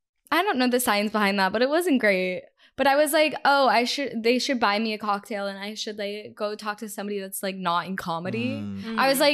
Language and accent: English; Texas, United States; I'm a dual citizen, so I grew up in Texas, but I went to college in Canada because I have two passports.